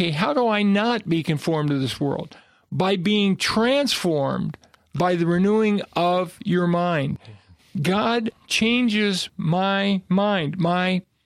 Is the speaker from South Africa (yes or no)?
no; Los Angeles, California, United States; born there; See, I was born in Los Angeles? I was born at the Good Samaritan Hospital, of all places, in Los Angeles.